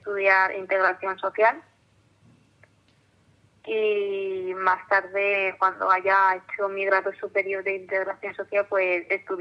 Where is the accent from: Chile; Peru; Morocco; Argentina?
Morocco; Spanish is a second language; now in Spain; Yo soy de Marruecos y llevo aquí pues 11 años.